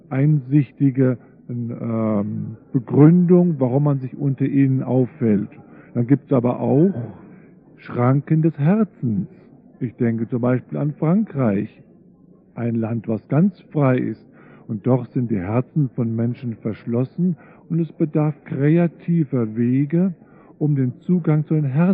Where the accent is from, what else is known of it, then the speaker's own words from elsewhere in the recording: Germany; Und wir als Deutsche, die sehr systematisch arbeiten, gründlich arbeiten, einen guten Arbeitsstil, Arbeitsethik haben, sind sehr begehrte Mitarbeiter in den verschiedensten Ländern.